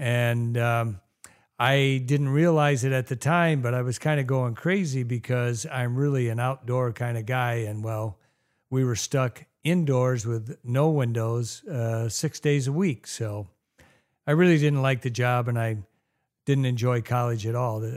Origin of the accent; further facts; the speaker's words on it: Milan, Ohio, United States; I grew up in Milan, Ohio, right outside of Milan. And for those of you who don't know, that small village is the birthplace of Thomas Edison.